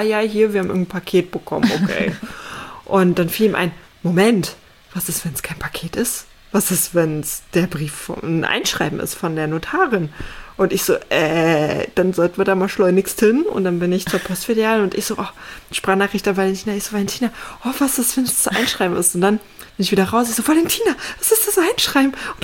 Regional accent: East Germany, Germany; Also gut, ich bin ja in Ostdeutschland aufgewachsen, ne? Ehemalige DDR.

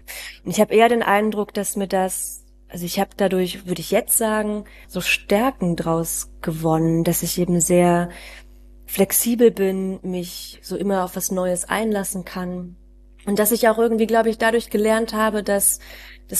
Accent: Solingen, North Rhine-Westphalia, Germany; also born or lived in Königswinter; Die meiste Zeit meiner Kindheit habe ich in Solingen verbracht und dann war ich 2 Jahre in Königswinter

